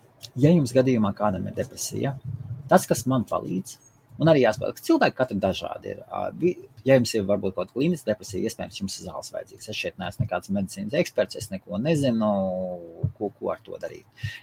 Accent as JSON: {"language": "Latvian", "town": "Jelgava", "region": "Zemgale", "country": "Latvia", "said": "Es pats esmu no Jelgavas."}